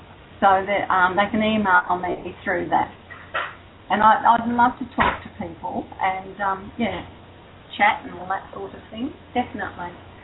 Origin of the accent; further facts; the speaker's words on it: Victoria, Australia; In my home state of Victoria, I decided to turn my painting with Parkinson's session into a workshop